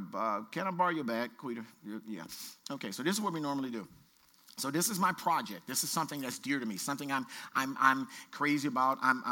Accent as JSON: {"language": "English", "region": "Louisiana", "country": "United States", "said": "I'm from Louisiana. I dealt with racism before."}